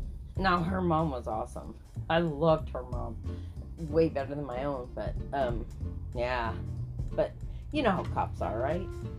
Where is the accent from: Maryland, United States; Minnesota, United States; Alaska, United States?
Minnesota, United States; Minneapolis; Well, now I grew up in Minnesota, right?